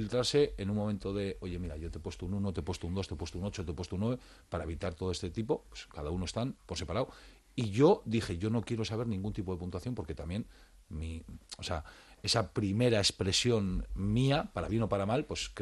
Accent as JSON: {"language": "Spanish", "town": "Bilbao", "region": "Basque Country", "country": "Spain", "lives_now": "Logroño, Spain", "said": "Yo soy de Bilbao, ¿vale? Pero llevo ya muchos años viviendo en Logroño. Ya llevo desde el año 2007."}